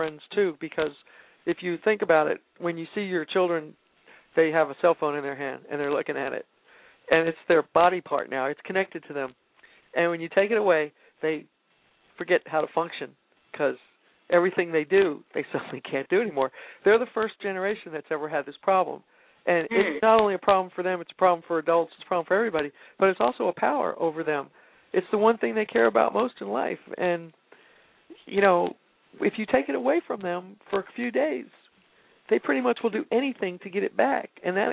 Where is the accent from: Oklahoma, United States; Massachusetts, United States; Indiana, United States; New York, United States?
New York, United States; Manhattan; now in Texas, United States; Yeah, because I come from Manhattan and I live in Texas.